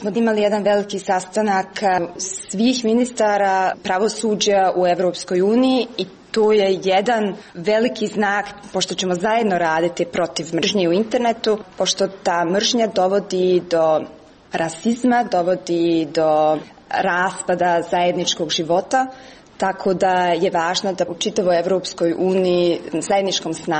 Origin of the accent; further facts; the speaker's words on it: Tuzla, Tuzla Canton, Bosnia & Herzegovina; moved away; Možda jedan put godišnje se vraćam u Bosnu, zato što u Tuzli, u mom rodnom gradu, još uvijek su mi tetke, tetci i rodbina